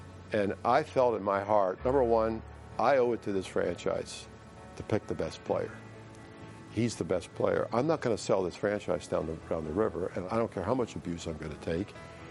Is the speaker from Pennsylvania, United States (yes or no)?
yes; Hershey, Pennsylvania, United States; they used to play a preseason game actually in Hershey, Pennsylvania, which is my hometown.